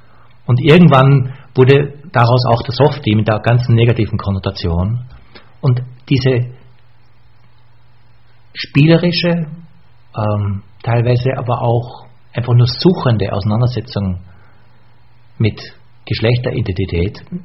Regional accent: Linz, Upper Austria, Austria; Was macht mich in meiner Identität eigentlich aus und mich nicht jetzt als Österreicher, sondern als Oberösterreicher in Linz

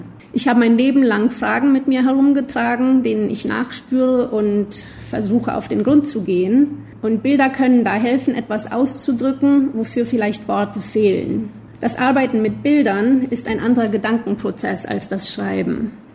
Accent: Loma Plata, Boquerón, Paraguay; moved away as an adult; now in Canada; Ich bin in Loma Plata aufgewachsen und habe hier das Colegio abgeschlossen. Vor 22 Jahren bin ich nach Kanada gezogen, um Kunst zu studieren und bin dann dort geblieben.

